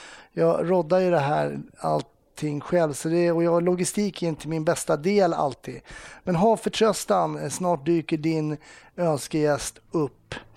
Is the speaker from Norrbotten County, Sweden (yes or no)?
no; Stockholm, Stockholm County, Sweden; born or raised there